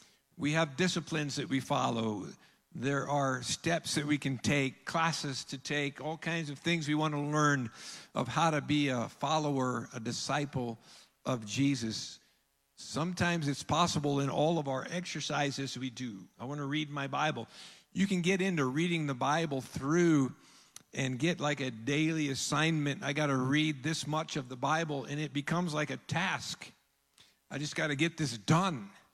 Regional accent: Olympia, Washington, United States; My dad was a pastor. I grew up in Olympia, Washington, where he pastored

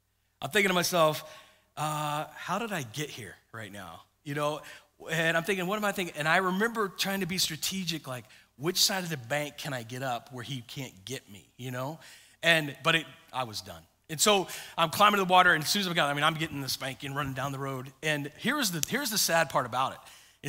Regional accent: Florida, United States; When I was a kid growing up in Florida, there was a part of our, we had grown up on a ranch

